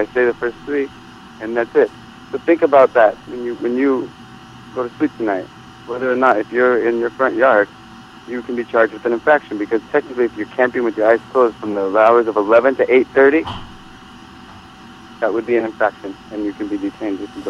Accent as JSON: {"language": "English", "country": "United States", "said": "which I am as an American"}